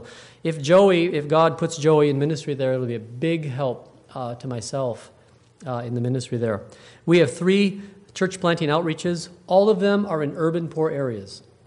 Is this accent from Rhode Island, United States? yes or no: no; South Bend, Indiana, United States; I'm from South Bend.